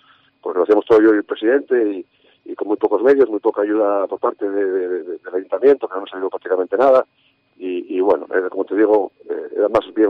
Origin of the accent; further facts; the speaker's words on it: Asturias, Spain; haciendo un poco de senderismo de montaña, como buen asturiano